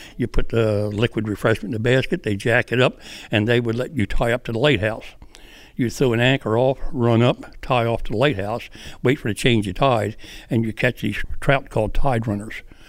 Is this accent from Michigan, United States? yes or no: no; Bowers Beach, Delaware, United States; When I was raised in Bowers Beach, you could have bought the town for that much money.